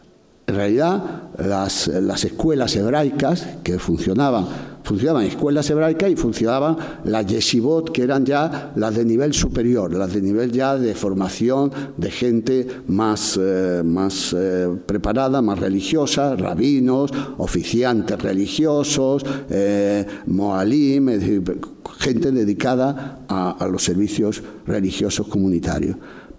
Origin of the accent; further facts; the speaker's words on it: Tetouan, Tanger-Tetouan-Al Hoceima, Morocco; la escuela de Tetuán, justamente, que es la ciudad de donde yo soy originario.